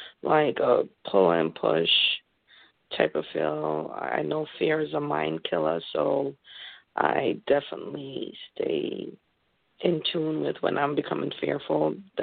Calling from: Connecticut, United States; I'm calling in from Connecticut.

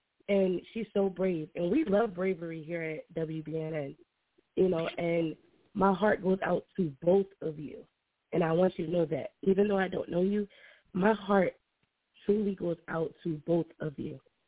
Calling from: New Jersey, United States; I'm calling from Jersey.

